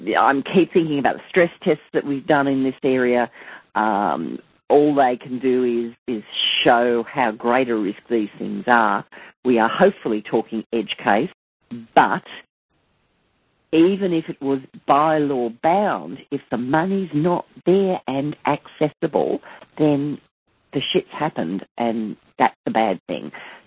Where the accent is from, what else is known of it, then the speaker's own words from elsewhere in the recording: Australia; bad language, not English, but hey, I'm an Australian.